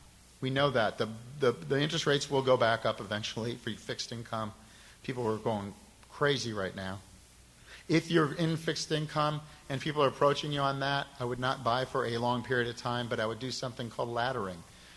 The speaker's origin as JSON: {"language": "English", "region": "Midwest", "country": "United States", "tie": "born or raised there", "said": "I grew up in a very modest, I grew up in the Midwest."}